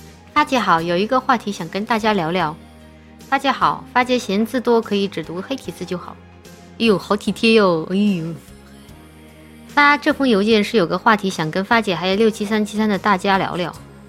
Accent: Chongqing, China; 作为一个重庆人我很能吃辣

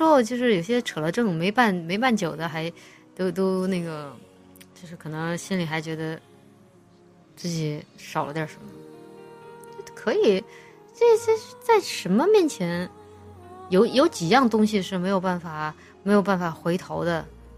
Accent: Chongqing, China; 就是我的家乡重庆这边，四川这边订婚什么的就很不怎么样

